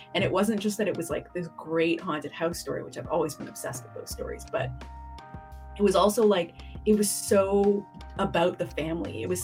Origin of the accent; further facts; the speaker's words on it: Trinidad & Tobago; also born or lived in Canada; I'm a Trinidadian Canadian author.